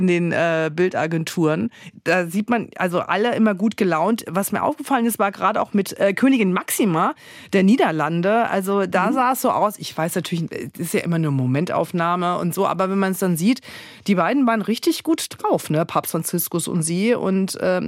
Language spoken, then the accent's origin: German; Kaiserslautern, Rhineland-Palatinate, Germany; in Kaiserslautern. Wenn ihr in meine Heimatstadt mal fahren möchtet